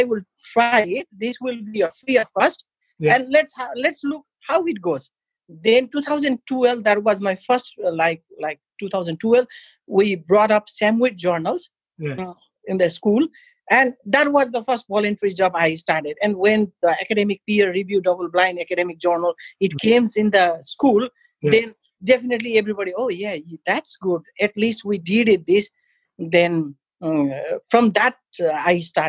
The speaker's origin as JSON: {"language": "English", "country": "Nepal", "second_language": "English", "said": "back in my country, I'm from Nepal, and I start doing a volunteering job."}